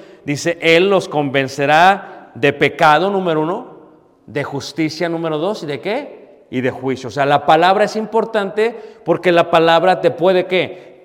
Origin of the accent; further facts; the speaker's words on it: Mexico City, Mexico; Crecí en Ciudad de México, hermanos. En el ambiente, en el baile, entre las drogas, en la bebida, entre los amigos. O sea, yo ahí crecí.